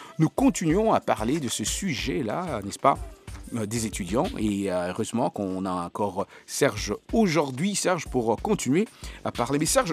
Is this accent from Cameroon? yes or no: yes; Cameroon; ici chez nous, au Cameroun